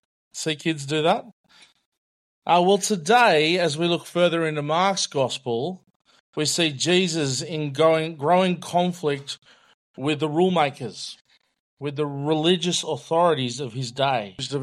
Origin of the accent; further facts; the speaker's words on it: New South Wales, Australia; So I grew up in New South Wales.